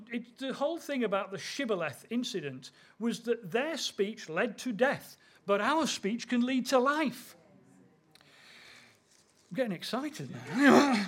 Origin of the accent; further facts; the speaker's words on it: Nottingham, East Midlands, United Kingdom; also born or lived in Manchester / London / Norwich / Leeds; now in Cheadle, United Kingdom; I was born in Manchester, grew up in Nottingham, went to college in London, worked in Norwich, worked here in Leeds and Wakefield and so on.